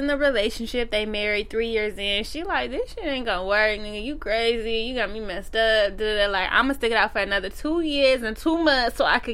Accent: West Coast, United States; I'll be like, yes, I'm so happy I'm from the West.

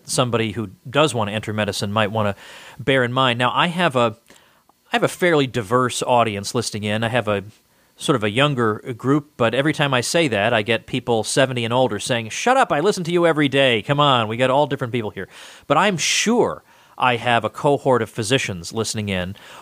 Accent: North Andover, Massachusetts, United States; It's sort of my hometown. I grew up in North Andover, which isn't too far from Boston

